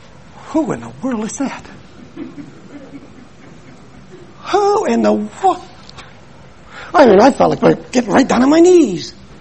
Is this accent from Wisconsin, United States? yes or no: yes; Milwaukee, Wisconsin, United States; No, I'm from Milwaukee. I'm an American.